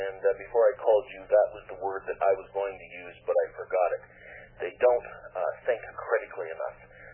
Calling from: Canada; I'm calling from Canada

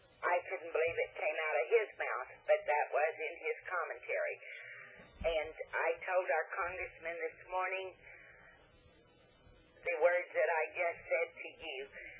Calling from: Hot Springs, Arkansas, United States; I'm calling from Hot Springs, Arkansas.

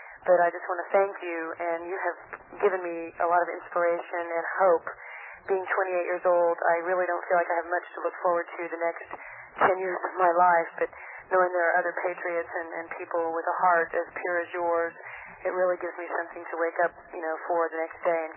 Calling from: Tulsa, Oklahoma, United States; I'm from Tulsa, Oklahoma.

